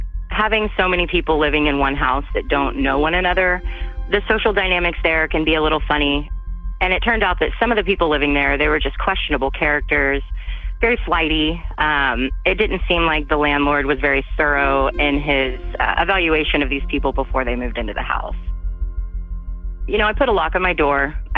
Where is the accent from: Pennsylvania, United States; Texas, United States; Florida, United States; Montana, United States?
Texas, United States; Austin; I'm from Austin, Texas. I've lived in Austin since 2006.